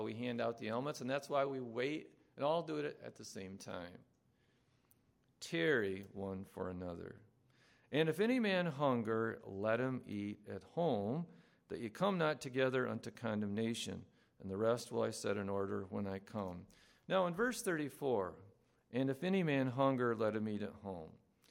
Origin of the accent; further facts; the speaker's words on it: United States; Lord, it's so easy as an American to be so selfish and so worried about little concerns